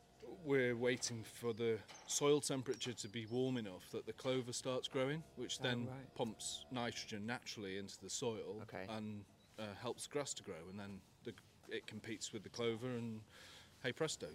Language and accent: English; Davenham, North West England, United Kingdom; I was born in Davenham, one of the last people to be born, I think, in Davenham maternity unit.